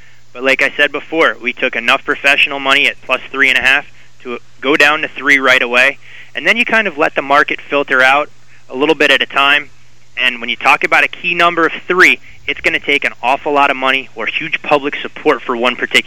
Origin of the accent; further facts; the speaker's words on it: Chicago, Illinois, United States; I was a hockey player growing up in the Chicago metropolitan area.